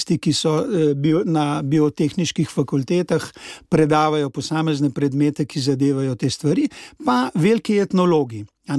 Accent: Podbrezje, Upper Carniola, Slovenia; Zagotovo je otroštvo, torej izhajam iz Podbrezi

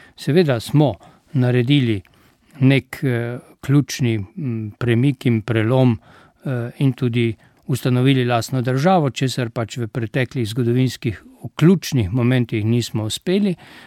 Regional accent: Prlekija, Slovenia; Če jaz kot Prlek izpostavim samo enega takega

